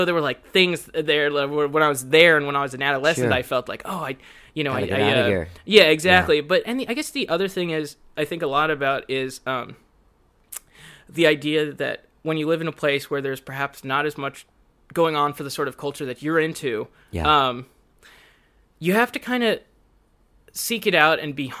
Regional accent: Philadelphia, Pennsylvania, United States; born there; I was born in Philadelphia. I lived there for a very short time.

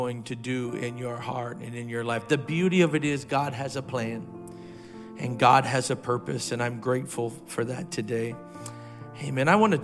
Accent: Canada; I grew up in Canada. So I too am in part of the British Commonwealth today. And I grew up in Canada

